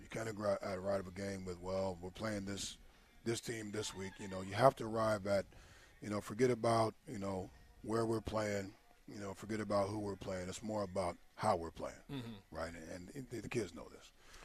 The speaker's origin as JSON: {"language": "English", "town": "Clovis", "region": "California", "country": "United States", "tie": "born or raised there", "said": "I grew up in the Clovis West community, mm-hmm. and I was at Dry Creek"}